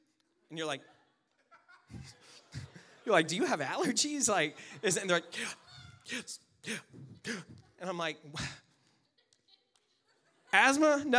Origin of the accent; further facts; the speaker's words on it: Louisiana, United States; I'm from Louisiana, now I've seen more snow than all of you guys put together.